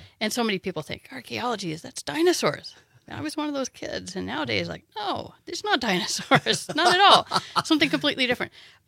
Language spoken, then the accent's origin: English; the Ozarks, United States; born or raised there; accent: Ozark